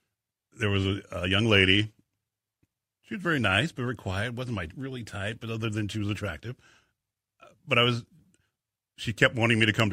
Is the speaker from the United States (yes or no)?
yes; Inglewood, California, United States; now in Indianapolis, United States; We came here from Inglewood, California in the early 70s. And I love it here.